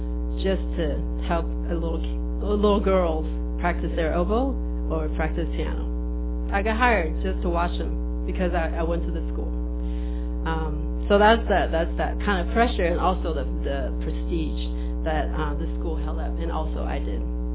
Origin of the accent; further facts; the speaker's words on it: Taiwan; So, I grew up in Taiwan. I was always a good kid.